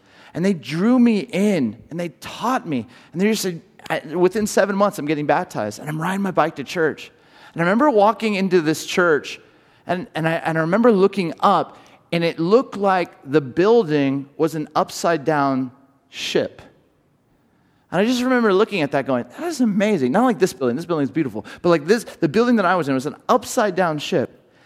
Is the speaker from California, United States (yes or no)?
yes; Camarillo, California, United States; different from Camarillo, which was my hometown, 63,000. It's perfect air.